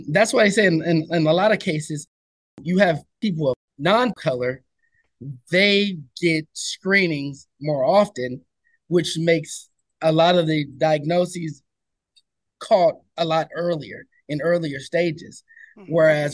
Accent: Oakland, California, United States; Born and raised in Oakland, lived in Oakland all my life

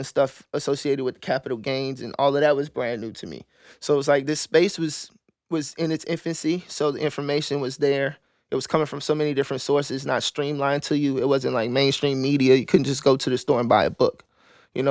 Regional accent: New Orleans, Louisiana, United States; I'm born and raised in New Orleans, Edna Carver High School, Dillard University, sociology, criminal justice major, and then graduated from Southern University in Baton Rouge from law school.

